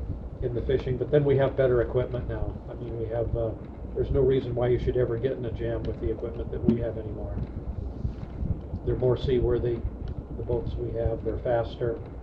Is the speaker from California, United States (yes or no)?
no; Cordova, Alaska, United States; You know, and when you're born and raised in Cordova, those are really eye-opening experiences.